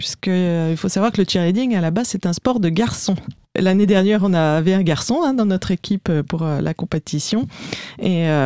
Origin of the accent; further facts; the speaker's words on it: Bourgogne-Franche-Comté, France; moved away; On vient de Bourgogne, à la base, ça fait 3 ans et demi qu'on est en Bretagne.